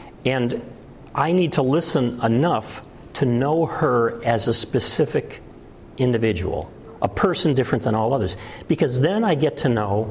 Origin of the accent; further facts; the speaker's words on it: Chicago, Illinois, United States; I grew up in the Chicago area, and on the northwest side near O'Hare Airport where I grew up